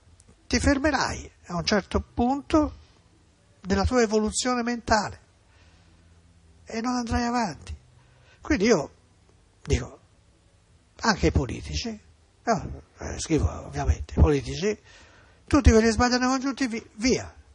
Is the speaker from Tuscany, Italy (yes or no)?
yes; Florence, Tuscany, Italy